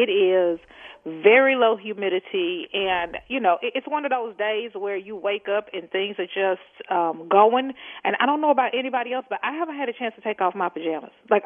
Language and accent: English; Texas, United States; You know, I'm from Texas, so I enjoy warm weather.